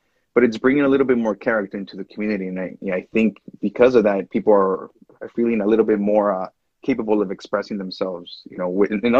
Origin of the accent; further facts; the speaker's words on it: Los Angeles, California, United States; I'm from the Southeast LA area, and for a really long time this place, it's always been kind of bad.